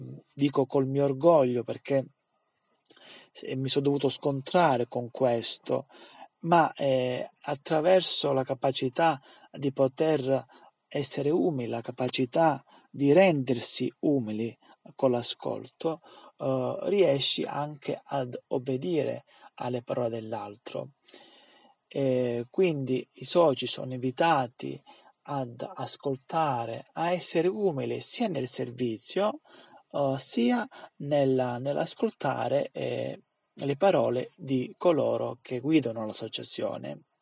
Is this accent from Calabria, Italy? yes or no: yes; Calabria, Italy; il mio carattere un po' orgoglioso da buon calabrese